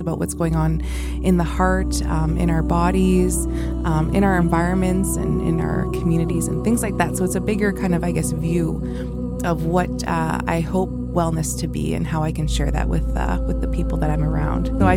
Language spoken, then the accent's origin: English; Saskatchewan, Canada; I'm from Paipop First Nation. My mother's from the Métis community in Librette